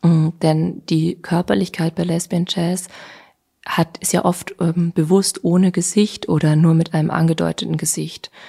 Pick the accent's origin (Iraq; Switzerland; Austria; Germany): Austria; Vienna; Ja, weil Wien doch meine Heimat ist und ich mich sehr wohl gefühlt habe.